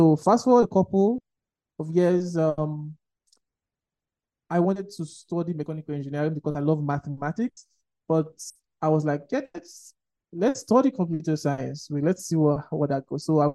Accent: Nigeria; I'm a Nigerian.

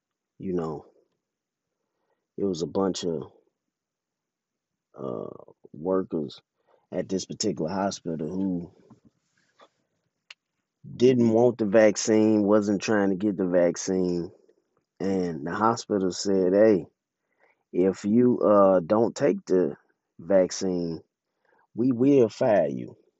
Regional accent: West Point, Mississippi, United States; those in West Point, Mississippi, my home state

